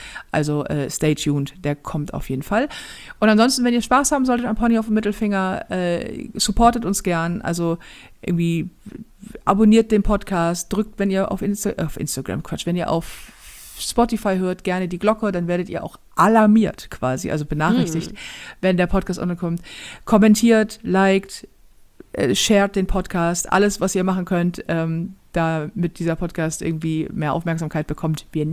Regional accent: Germany; Ja, weil wir sind Deutsche und das geht um Leistung.

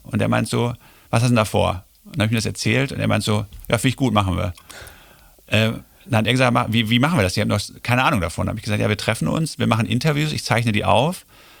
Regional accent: Germany

